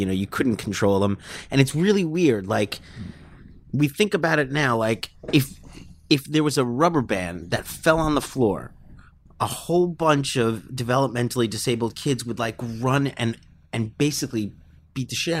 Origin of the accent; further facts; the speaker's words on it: Staten Island, New York, United States; a case in my hometown about